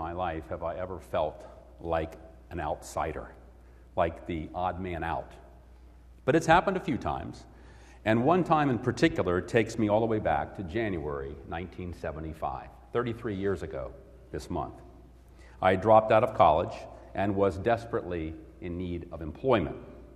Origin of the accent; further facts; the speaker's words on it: Northern United States, United States; Well, I was from the North. They were from the South. I was a college boy. They were not, nor did they have any desire to be. I had no Southern accent.